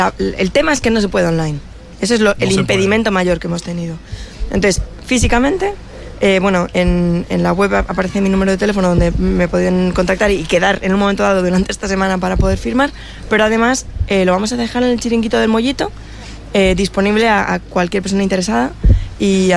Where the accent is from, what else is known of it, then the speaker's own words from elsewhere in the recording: Cartagena, Region of Murcia, Spain; se encuentra en la región de Murcia. Yo soy de Cartagena.